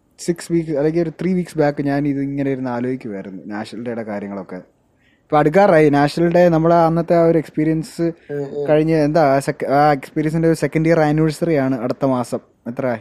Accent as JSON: {"language": "Malayalam", "town": "Riyadh", "region": "Riyadh Province", "country": "Saudi Arabia", "tie": "born or raised there", "said": "നമ്മൾ റിയാദിൽ ജനിച്ചു വളർന്നു 18-19 വർഷം അവിടെ ജീവിച്ചു"}